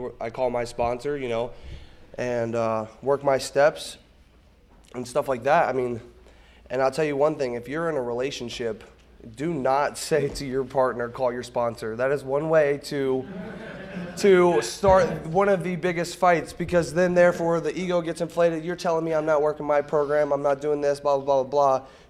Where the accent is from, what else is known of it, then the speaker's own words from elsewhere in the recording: Florence, Kentucky, United States; I'm from Florence, Kentucky.